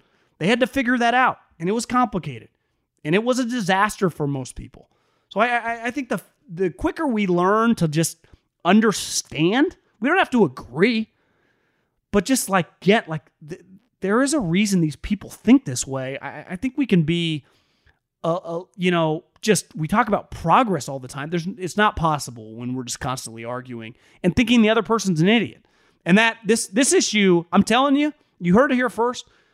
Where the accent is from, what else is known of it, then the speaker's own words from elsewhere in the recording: Davis, California, United States; Well, I've lived in California. I grew up in Davis, California.